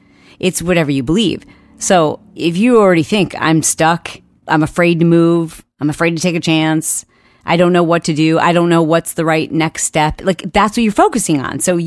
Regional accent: Michigan, United States; Now, I grew up in Michigan, and if you've ever driven in a cold weather state and had the lovely experience of sliding off the road and into a ditch

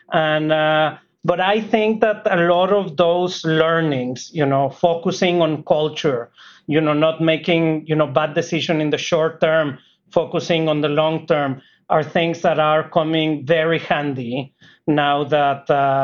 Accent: Monterrey, Nuevo León, Mexico; I grew up in Monterrey, which is in the northeast of Mexico, about 100 miles south of the Texas border. And, you know, my family is actually from a border town called Nuevo Laredo.

